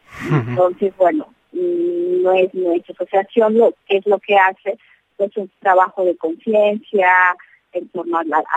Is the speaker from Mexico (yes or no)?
yes; Chiapas, Mexico; soy chiapaneca, también vengo de una situación pues bastante semejante.